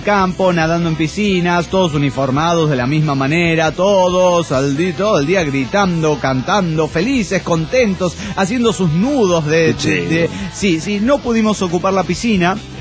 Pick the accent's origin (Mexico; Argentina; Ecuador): Mexico; State of Mexico; del Estado de México.